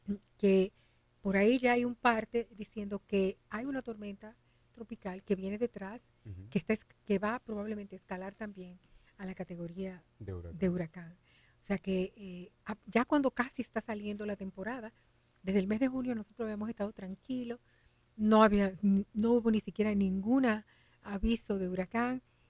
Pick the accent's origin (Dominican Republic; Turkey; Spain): Dominican Republic; Yo creo que lo que nos toca ahora como dominicanos es simplemente mostrar nueva vez el alcance de nuestra solidaridad.